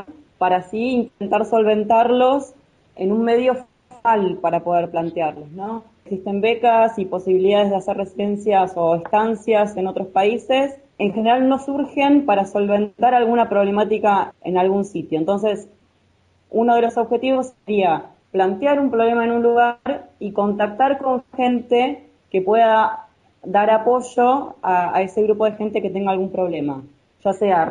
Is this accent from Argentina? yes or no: yes; Argentina; los que formamos parte de Jóvenes Bioquímicos somos argentinos